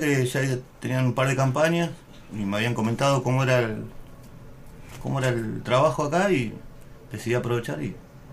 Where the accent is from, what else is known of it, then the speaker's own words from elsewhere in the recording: Santa Fe, Argentina; Bueno, yo soy de Santa Fe. Nací el 19 de septiembre del 75.